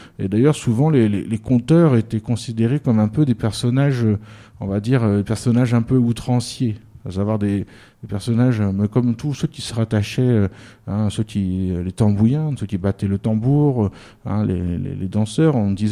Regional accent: Brittany, France; quand j'ai grandi en Bretagne, et puis je me suis intéressé à la culture bretonne en me disant que c'était la culture de mon terroir, de mes racines.

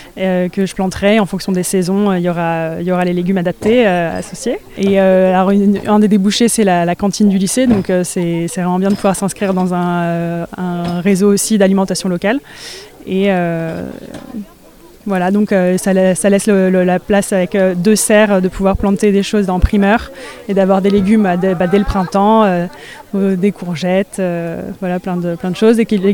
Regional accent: Île-de-France, France; Je suis nouvelle dans le département, je viens de région parisienne, j'ai une formation agronome et je suis installée depuis un an ici

